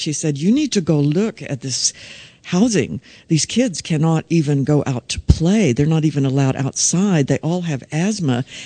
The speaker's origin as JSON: {"language": "English", "region": "Oklahoma", "country": "United States", "tie": "born or raised there", "moved": "yes", "said": "I grew up in Oklahoma. I left for 25 years and then came back to work on a book about Indian country."}